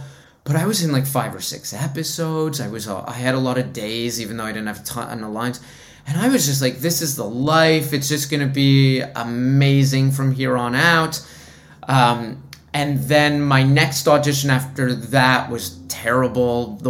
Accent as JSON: {"language": "English", "town": "Toronto", "region": "Ontario", "country": "Canada", "tie": "born or raised there", "said": "I was born and raised in Toronto."}